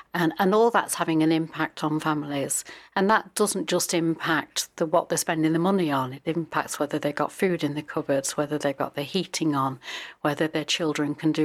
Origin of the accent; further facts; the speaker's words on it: Rainworth, East Midlands, United Kingdom; also born or lived in Durham; Born in Durham. So born in Durham, but lived on the Geordie estate in Rainworth. So I'm a Geordie. Came down here because my dad came down from the mines.